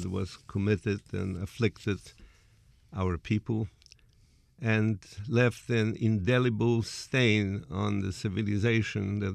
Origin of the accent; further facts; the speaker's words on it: Przemyśl, Subcarpathian Voivodeship, Poland; also born or lived in Krakow / Warsaw; I was born in Poland, in eastern Poland, in a town by the name of Przemyśl, which is hard to pronounced with P-R-Z-E-M-Y-L, and I lived there only for about 8-9 years, and then we moved to Krakow and Warsaw